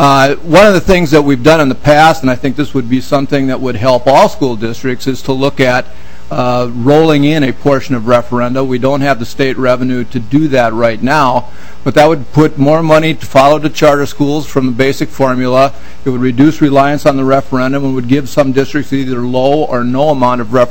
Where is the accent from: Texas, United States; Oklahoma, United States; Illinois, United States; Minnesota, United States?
Minnesota, United States; Cannon Falls; I'm going to talk a lot this session about my hometown of Cannon Falls.